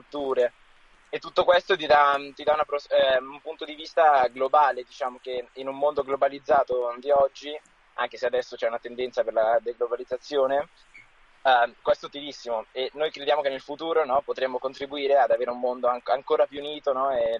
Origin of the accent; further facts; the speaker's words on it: Argentina; also born or lived in England; now in Italy; io sono argentino, no? Quindi anche adesso, gli ultimi 2 anni in Italia, per me sono simili a un'esperienza all'estero. Però ho fatto anche un anno in Inghilterra